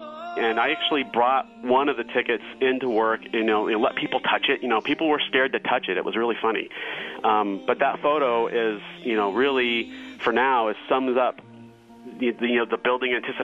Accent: Seattle, Washington, United States; I'm from Seattle, Washington.

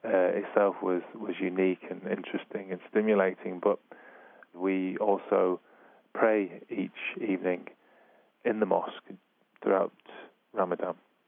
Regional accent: Manchester, North West England, United Kingdom

